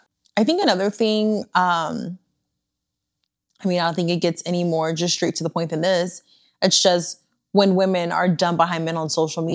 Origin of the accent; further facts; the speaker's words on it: West Coast, United States; I think being, you know, born and raised on the West Coast, let's be honest, public transportation for me gives me the ick.